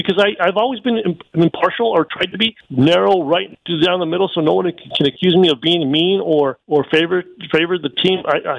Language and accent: English; Santa Fe, New Mexico, United States; now in Tucson, United States; I grew up in Santa Fe.